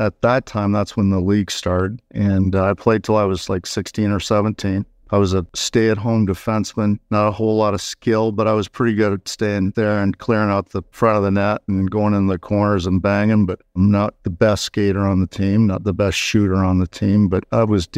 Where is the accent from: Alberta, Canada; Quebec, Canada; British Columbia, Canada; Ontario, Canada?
Ontario, Canada; Corunna; also born or lived in Sarnia; I was born in Sarnia. I grew up in Corunna, Ontario, which is just a little town outside of Sarnia. Our hockey arena was actually in Moortown, which is even a smaller town than Corunna.